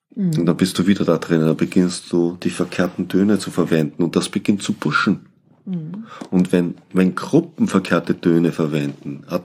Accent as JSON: {"language": "German", "country": "Austria", "said": "Ich bin Österreicher"}